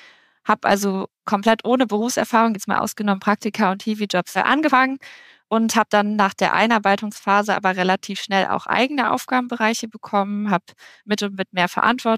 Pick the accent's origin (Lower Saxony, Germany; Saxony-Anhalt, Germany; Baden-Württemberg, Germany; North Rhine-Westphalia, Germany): North Rhine-Westphalia, Germany; Aachen; born there; ich komme gebürtig aus Aachen, mir gefällt die Stadt auch sehr gut, deswegen wollte ich gerne hierbleiben.